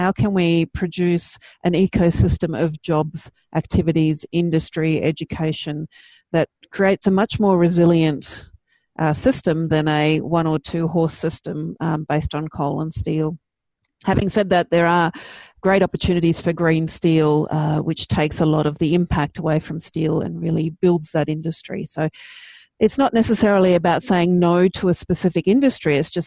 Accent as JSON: {"language": "English", "region": "New South Wales", "country": "Australia", "tie": "born or raised there", "said": "I grew up near the Barrington Tops, and it's just a phenomenally beautiful place."}